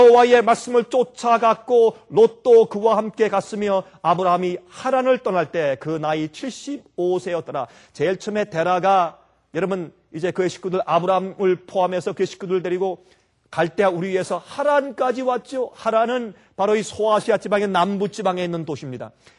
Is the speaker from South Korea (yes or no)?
yes; South Korea; 우리는 한국 사람들이에요.